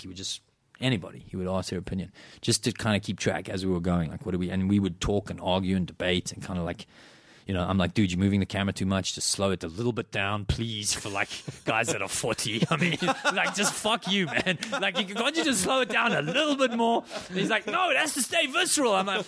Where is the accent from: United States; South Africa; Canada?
South Africa; I grew up in South Africa. It doesn't get cold there, you know.